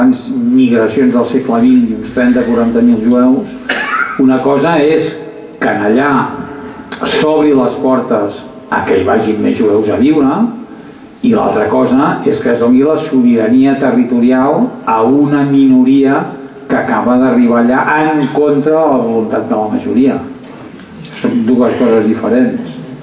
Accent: Badalona, Catalonia, Spain; La primera relació és que vam néixer a 300 o 400 metres de distància. Som de Badalona.

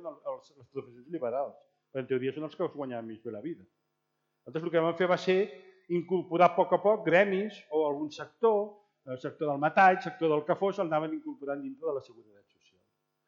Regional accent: Valencia, Valencian Community, Spain; Bé, bueno, soc de Can Fanga.

